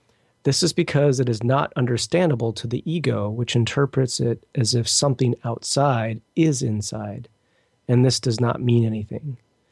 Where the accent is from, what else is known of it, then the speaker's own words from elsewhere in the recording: Detroit, Michigan, United States; I grew up in the Detroit area, and maybe my driving was very aggressive, maybe.